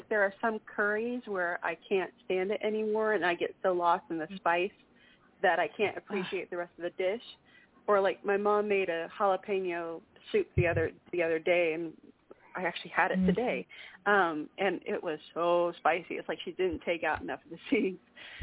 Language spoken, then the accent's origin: English; Texas, United States; you know, I'm a Texan. I've lived here my whole life.